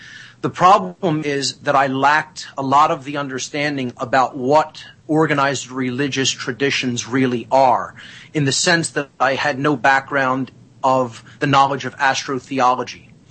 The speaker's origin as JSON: {"language": "English", "town": "Philadelphia", "region": "Pennsylvania", "country": "United States", "tie": "born or raised there", "said": "Well, I grew up in South Philadelphia, and I was born into a pretty traditional, typical Italian-American background."}